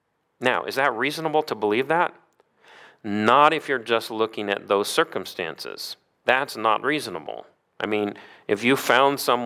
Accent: Missouri, United States; I grew up in Missouri, and we used to go to a Boy Scout camp where the closest town was like 10 miles away

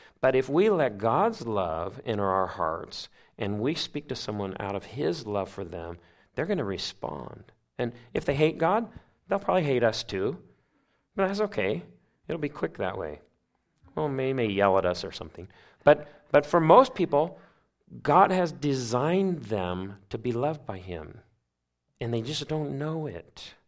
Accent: Missouri, United States; And where I grew up in Missouri, they used to say, hot enough for ya?

